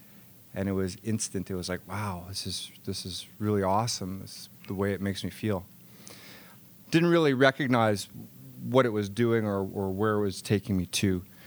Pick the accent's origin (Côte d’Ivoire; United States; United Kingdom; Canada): Canada; Brandon, Manitoba; When I was a kid growing up in Brandon, Shiloh is an Army base just down the road from Brandon.